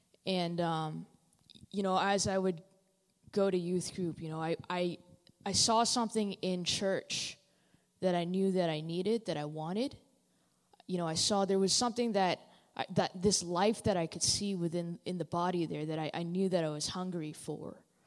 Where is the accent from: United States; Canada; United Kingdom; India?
Canada; Richmond, British Columbia; I'm from Richmond